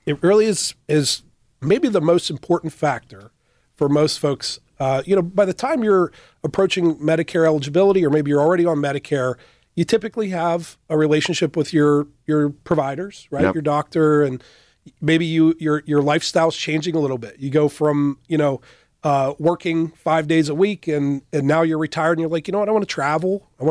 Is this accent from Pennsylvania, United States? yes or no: yes; Pennsylvania, United States; And I grew up in Western Pennsylvania.